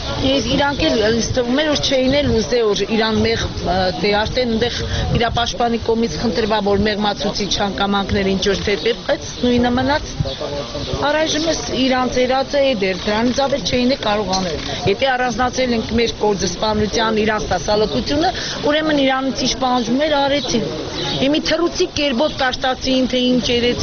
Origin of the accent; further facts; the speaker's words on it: Gyumri, Shirak, Armenia; Գյումրիի բնակիչ եմ, իծանե գյումրեցի եմ ես